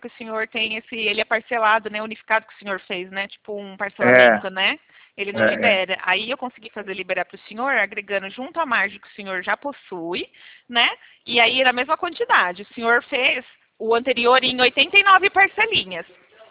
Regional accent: São Paulo, Brazil; Não, eu sou daqui da região de Campinas.

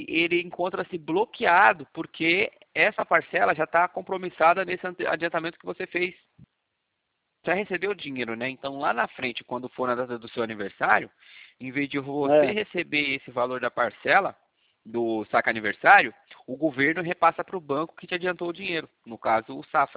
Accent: São José dos Campos, São Paulo, Brazil; eu sou aqui de São José dos Campos. Aqui do ladinho aí.

